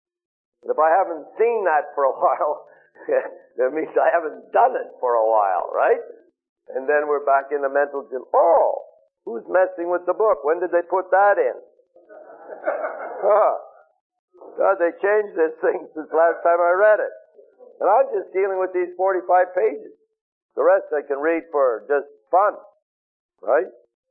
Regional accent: Montreal, Quebec, Canada; Irish, Catholic society in Montreal, right?

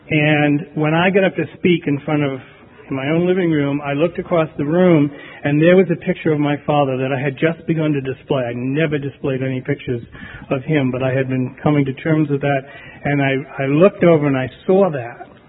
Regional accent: New England, United States; now in California, United States; I'm from New England, and now I'm a California crazy

